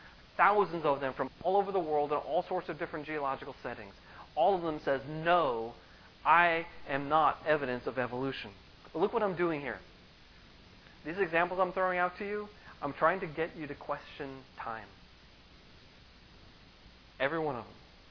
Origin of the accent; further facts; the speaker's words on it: New York, United States; I grew up on Long Island. I lived in a beach town.